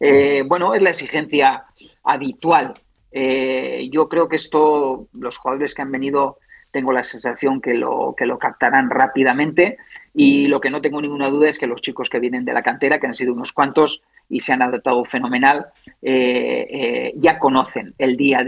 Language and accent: Spanish; Pamplona, Navarre, Spain; Como navarro, como pamplonés, al final fue un orgullo, ¿no?